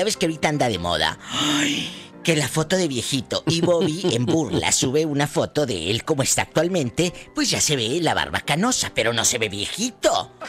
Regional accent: Matamoros, Tamaulipas, Mexico; Un beso a todos en Brownsville, Texas, en Matamoros, mi tierra querida.

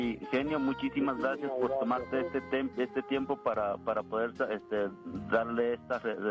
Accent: Guatemala; moved away as an adult; tenía como 26 años cuando salí de Guatemala

